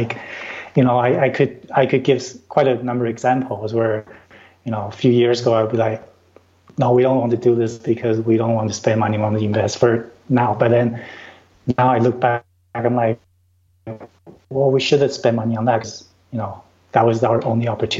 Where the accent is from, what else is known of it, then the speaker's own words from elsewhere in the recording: Taiwan; now in Vancouver, Canada; I'm originally from Taiwan. … stands for Taiwanese Canadian.